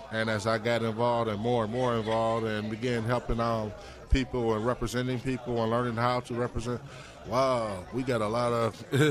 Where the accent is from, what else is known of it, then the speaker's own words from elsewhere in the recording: Detroit, Michigan, United States; I'm from Detroit, Michigan, so all of my family members served in the auto industry in one form.